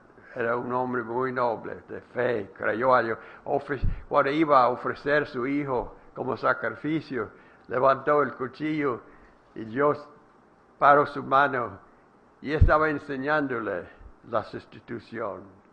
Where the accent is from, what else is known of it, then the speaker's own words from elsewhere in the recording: Alabama, United States; also born or lived in Texas; Yo nací, crecí en Alabama, luego fui a Texas